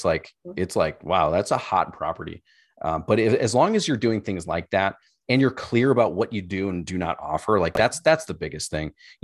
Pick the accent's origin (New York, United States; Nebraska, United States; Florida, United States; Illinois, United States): Illinois, United States; Chicago; I'm actually originally from Chicago